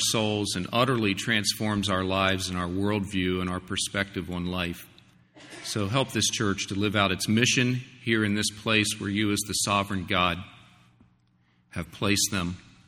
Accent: Westminster, Maryland, United States; And it's great to be in Maryland, which is my home state. And I grew up in Westminster

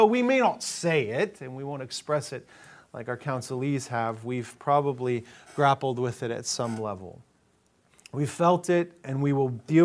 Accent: Littleton, Colorado, United States; I grew up in Colorado. That's my hometown. In fact, Littleton is my hometown where I grew up.

